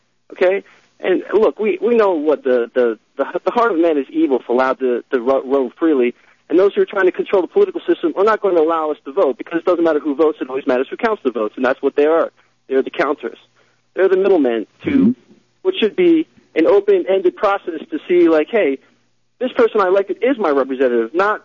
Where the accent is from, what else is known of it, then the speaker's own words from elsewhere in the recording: United States; It doesn't seem like me, as an American, my interests are being represented.